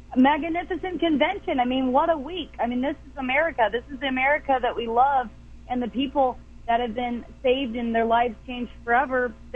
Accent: California, United States; I'm from California, and the different, you know, Democrats here

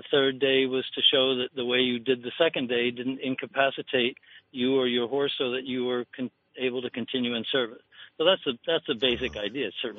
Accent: New York, United States; So I grew up riding on Long Island.

